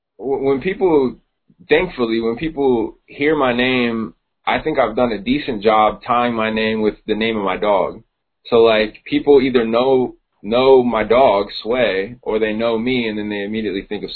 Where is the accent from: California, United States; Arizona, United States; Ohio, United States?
Ohio, United States; I'm from Ohio, so I was just out at my dad's house, and he lives in the country